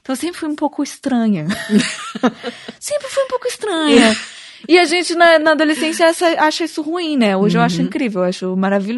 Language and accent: Portuguese; Italy; also born or lived in Brazil; Eu nasci no Brasil, mas eu fui morar na Itália quando eu tinha 2 meses de idade, voltei pro Brasil com 11.